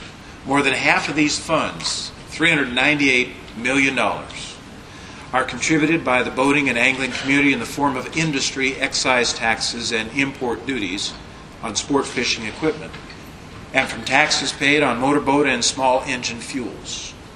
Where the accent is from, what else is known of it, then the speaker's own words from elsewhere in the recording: Idaho, United States; So I'm from Idaho, as Tom indicated, and in Idaho, a beautiful area, great fishing in Idaho.